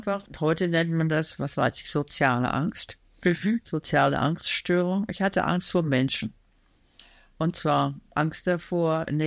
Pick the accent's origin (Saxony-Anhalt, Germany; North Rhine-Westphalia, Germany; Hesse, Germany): North Rhine-Westphalia, Germany; Gütersloh; now in Hamburg, Germany; Ich bin ja aus der Kleinstadt Gütersloh, wo ich geboren bin. Also so schnell ich konnte nach Hamburg ausgebüxt.